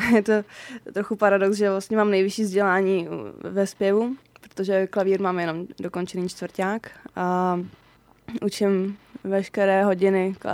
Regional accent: Chotěboř, Vysočina Region, Czechia; já pocházím z Chotěboře, je to krásné malé městečko na Vysočině

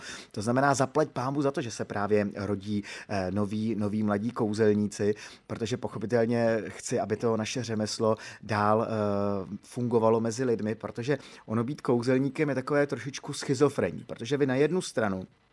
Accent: Hořice, Hradec Králové Region, Czechia; jsem z Hořic pod Krkonoší

